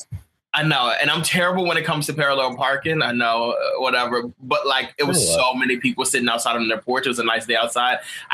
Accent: Philadelphia, Pennsylvania, United States; I'm from the Northeast, Philadelphia. And before that, I lived in the South.

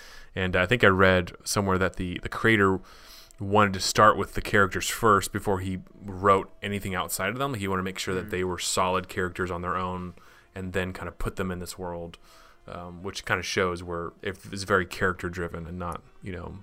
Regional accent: Tampa, Florida, United States; I grew up in Tampa, which is even worse.

